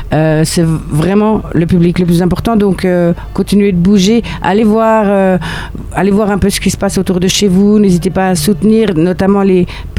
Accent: Besançon, Bourgogne-Franche-Comté, France; moi, je viens de Besançon. À Besançon, les scènes, enfin, ça ferme de plus en plus.

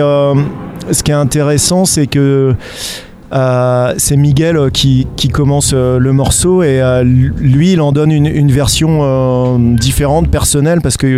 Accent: Brittany, France; now in Normandy, France; Je suis normand d'adoption, je suis breton en fait.

